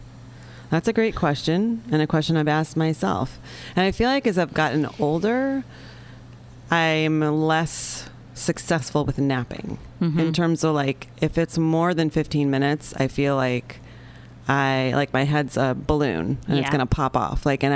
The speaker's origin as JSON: {"language": "English", "region": "Midwest", "country": "United States", "tie": "born or raised there", "said": "It's like, I grew up in the Midwest. Like I just wasn't, I mean, even though I grew up in a city, I wasn't exposed to that many different kinds of food."}